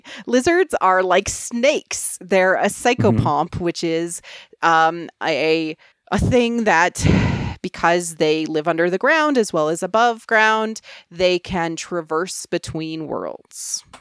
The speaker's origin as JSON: {"language": "English", "country": "Canada", "said": "300 miles is a really I'm from Canada, we're in meters, I don't know miles."}